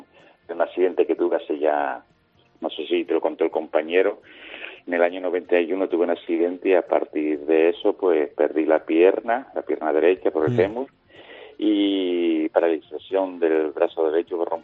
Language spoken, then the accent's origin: Spanish; Buenavista del Norte, Canary Islands, Spain; no lo conoces, que vengas a Tenerife y recorras Tenerife para que vea, y sobre todo si vienes para mi pueblo, que es Buenavista, Los Silos, Buenavista, para llevarte al caserío de Masca